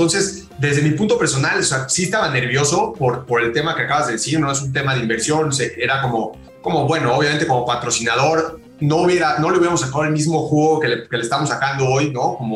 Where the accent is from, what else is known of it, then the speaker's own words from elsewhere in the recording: Mexico; incluyéndome al 100% como mexicano